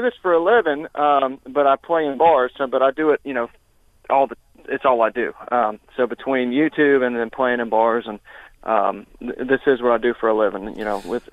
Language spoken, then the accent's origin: English; Pensacola, Florida, United States; I'm from Pensacola, Florida.